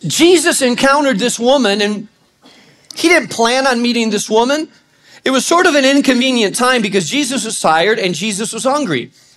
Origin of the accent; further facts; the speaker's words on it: Spain; And the town that I grew up in Spain, they also went to get well at the water.